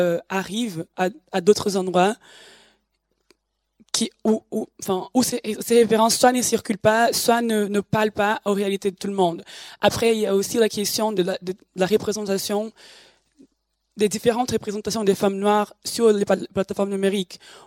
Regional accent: Brazil; French is a second language; Moi, particulièrement, je viens du Brésil

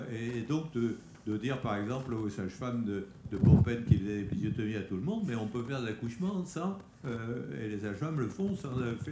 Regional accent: France; parce que aussi on est français

